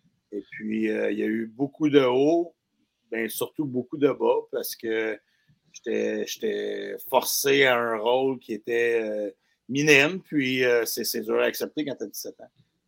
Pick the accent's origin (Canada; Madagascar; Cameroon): Canada; Saint-Hubert, Quebec; now in Chambly, Canada; je suis originaire de la Rive-Sud de Montréal, à Saint-Hubert. Je demeure à Chambly maintenant, mais qui est une petite banlieue sur la Rive-Sud de Montréal, là, à quelques minutes de où j'ai grandi.